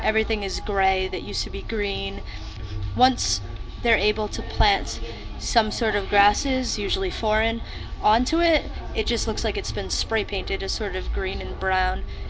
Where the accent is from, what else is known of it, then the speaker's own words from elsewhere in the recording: Asheville, North Carolina, United States; Outside of Asheville, North Carolina.